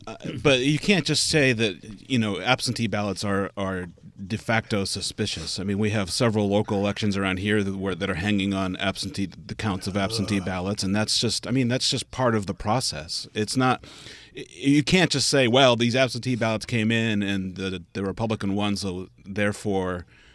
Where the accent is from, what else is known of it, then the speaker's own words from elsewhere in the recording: Massachusetts, United States; I grew up in Massachusetts, and every 6 years, Kennedy's in trouble, Kennedy's in trouble.